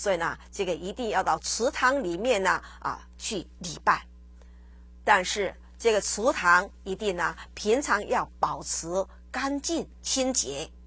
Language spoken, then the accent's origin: Chinese; China; 这个是我们中国人的习俗